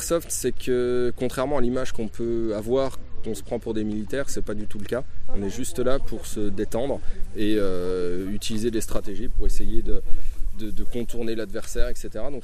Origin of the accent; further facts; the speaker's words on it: Grand Est, France; je viens des Vosges.